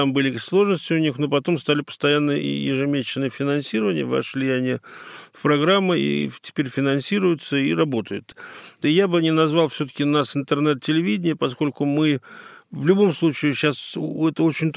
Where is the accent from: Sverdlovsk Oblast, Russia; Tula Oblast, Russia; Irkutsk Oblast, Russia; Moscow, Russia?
Moscow, Russia; Неужели мы, москвичи, недостойны нормального общественно-московского телевидения?